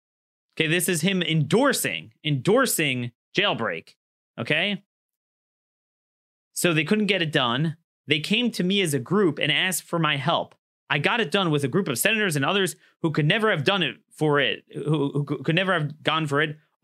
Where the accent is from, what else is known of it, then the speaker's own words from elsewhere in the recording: Maryland, United States; We saw my home state of Maryland, thanks to the work we've done here